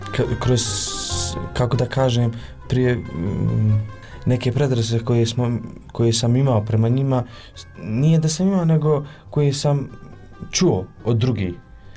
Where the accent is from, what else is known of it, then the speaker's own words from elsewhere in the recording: Gornji Vakuf-Uskoplje, Federation of Bosnia and Herzegovina, Bosnia & Herzegovina; Dolazim iz Gornjeg Vakufa Uskoplje.